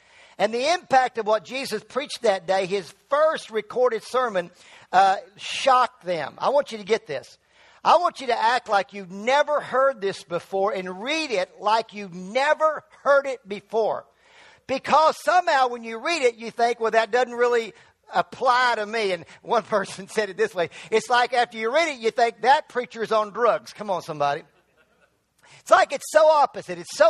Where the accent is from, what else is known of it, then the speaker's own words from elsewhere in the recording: Virginia, United States; I've been to the mountain. I'm from Virginia. It's really a hill.